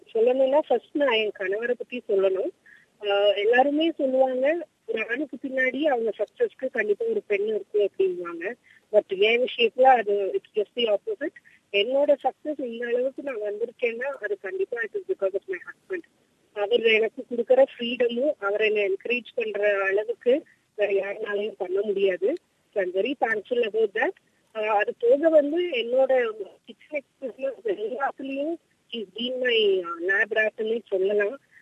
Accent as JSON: {"language": "Tamil", "town": "Coimbatore", "region": "Tamil Nadu", "country": "India", "tie": "born or raised there", "also_born_or_lived": "Palakkad", "lives_now": "Tirunelveli, India", "said": "Actually என்னோட native வந்து Coimbatore, பாலக்காடுல பிறந்தேன்னா but வளர்ந்தது எல்லாமே கோயம்புத்தூர், படிச்சது வந்து ஊட்டியில. That was another world all together. கல்யாணம் ஆகி நான் வந்தது, எனக்கு கல்யாணம் ஆனது 14 இயர்ஸ்ல, I was very young. Actually 14 இயர்ஸ்ல கல்யாணம் ஆகி நான் வந்தது திருநெல்வேலிக்கு."}